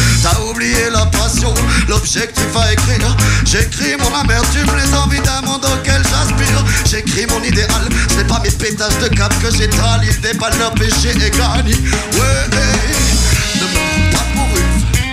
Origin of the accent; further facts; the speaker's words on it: Saint-Étienne, Auvergne-Rhône-Alpes, France; on vient de Saint-Étienne.